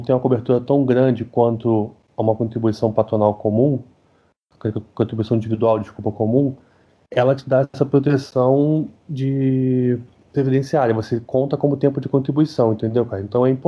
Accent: Rio de Janeiro, Brazil; eu sou nascido e criado em Realengo, eu moro na Praça Seca, já morei em Oswaldo Cruz, já morei na Sulacap, conheço o Jacarepaguá todo, trabalhei muito tempo no centro

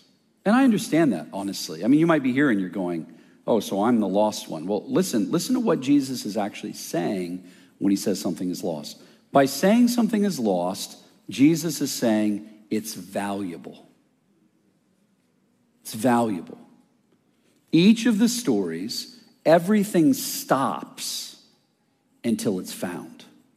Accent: Colorado, United States; I'm from Colorado. I live in Denver, Colorado.

